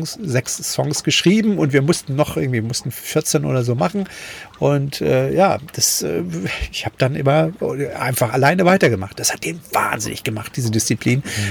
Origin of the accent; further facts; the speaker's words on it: Germany; moved away as an adult; ich bin ja mit 18 damals aus der DDR geflohen, ganz alleine, ne, mit 18